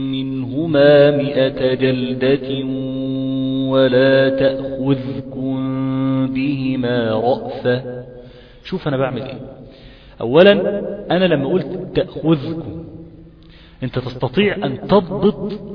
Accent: Egypt; التسجيلات دي اصلا ما بتخش لجنة المقارئ عندنا في مصر، ما بتدخلهاش

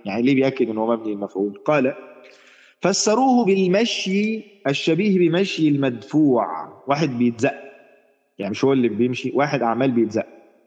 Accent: Egypt; انه يشتري النيش مثلا عندنا في مصر

